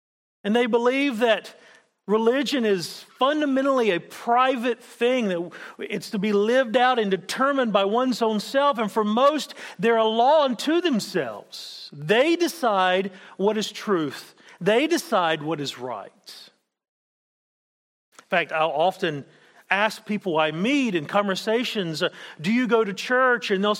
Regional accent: Adelaide, South Australia, Australia; accent: Australian; As you can hear, my accent is a little different than probably what you're used to. It's because I'm from Adelaide and we were free colony.

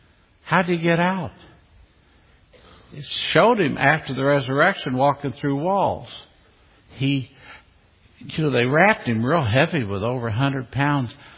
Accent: Kentucky, United States; Now, I'm a Southerner. I'm from Kentucky. I can say it.

